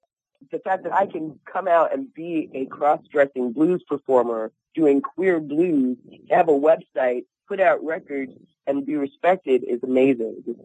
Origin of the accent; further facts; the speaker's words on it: New York City, New York, United States; Well, it was New York. I'm from New York City.